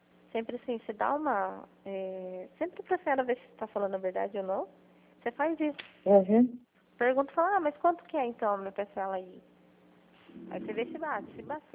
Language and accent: Portuguese; Itapetininga, São Paulo, Brazil; Eu sou aqui do estado de São Paulo, aqui do interior.